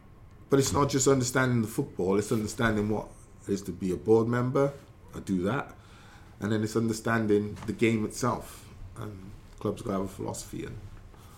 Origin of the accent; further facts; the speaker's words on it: Newport, Wales, United Kingdom; growing up in Ringland, in Newport.